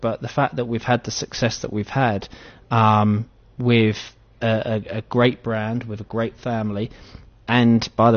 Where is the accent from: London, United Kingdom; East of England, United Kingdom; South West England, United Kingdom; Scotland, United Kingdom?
London, United Kingdom; I'm from the part of London, I'm from East London